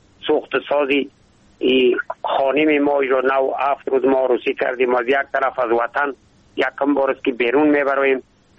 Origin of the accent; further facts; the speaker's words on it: Ishkashim, Badakhshan, Afghanistan; born there; از همو قدیم از بابا و اجداد در ولسوالی اشکاشمی بدخشان ما زاده شدم.